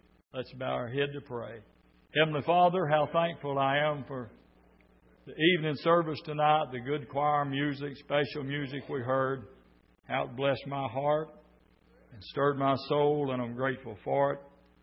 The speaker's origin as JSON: {"language": "English", "country": "United States", "tie": "born there", "said": "But I'm also an American by birth, and I'm patriotic tonight."}